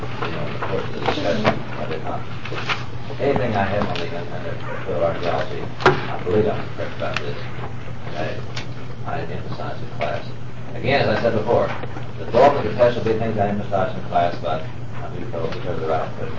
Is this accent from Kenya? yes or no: yes; Kenya; I'm a Kenyan